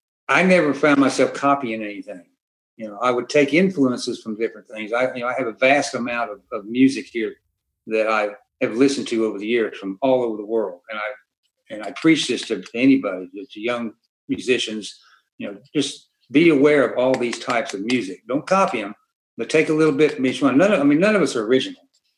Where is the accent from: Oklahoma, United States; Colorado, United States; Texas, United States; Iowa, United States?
Oklahoma, United States; Tulsa; when I grew up here in Tulsa